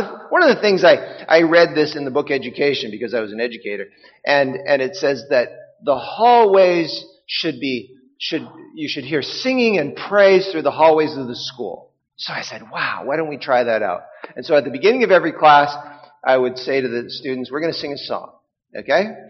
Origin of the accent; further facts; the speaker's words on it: Saskatchewan, Canada; also born or lived in Ontario; And I was like, oh, I was born in Ontario. I mean, from the age of 3, my parents got a divorce, ended up, and I'll tell a bit of that story later, and ended up growing up in an orphanage in Saskatchewan.